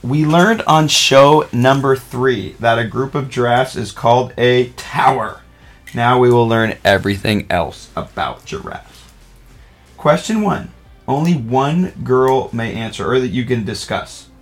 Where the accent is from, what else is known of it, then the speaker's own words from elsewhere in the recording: Oregon, United States; I grew up in Oregon. I've lived other places.